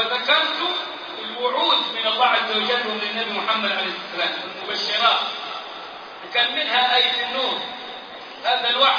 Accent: Egypt; عاد تجرب المره الرابعه عندنا في مصر اهلا وسهلا

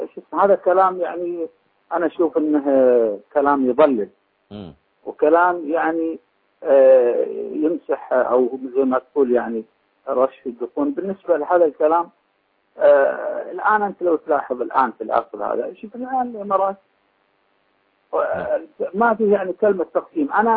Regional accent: Iraq; لا انا عراقي لكن لي اقليمي ولي الاشياء الذاتيه الخاصه بي.

